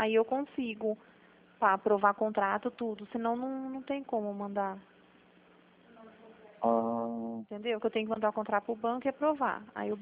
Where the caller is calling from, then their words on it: Limeira, São Paulo, Brazil; A gente fala de Limeira.